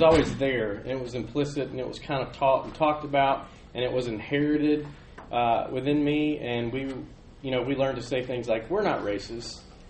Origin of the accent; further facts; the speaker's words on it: Montgomery, Alabama, United States; I grew up in the Deep South in Montgomery, Alabama